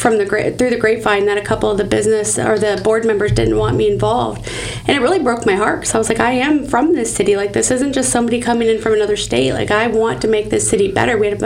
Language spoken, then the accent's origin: English; Pinellas Park, Florida, United States; Now I'm born and raised in Pinellas Park, so I've known that city since, obviously, I had even come around.